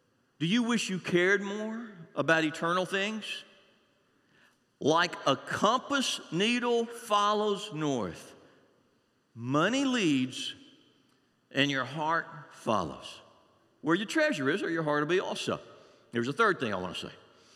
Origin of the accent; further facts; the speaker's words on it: Uganda; I grew up in Uganda and I was a part of one of the churches there that y'all helped make happen.